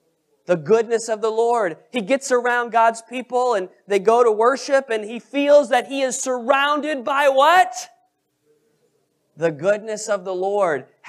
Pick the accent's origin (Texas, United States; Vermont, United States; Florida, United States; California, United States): Vermont, United States; Reedsboro; But I remember growing up in Reedsboro, Vermont. Aren't no streetlights in them parts there.